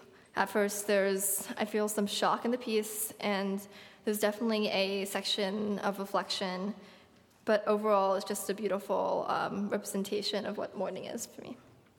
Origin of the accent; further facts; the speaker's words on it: Potomac, Maryland, United States; I'm from Potomac, Maryland.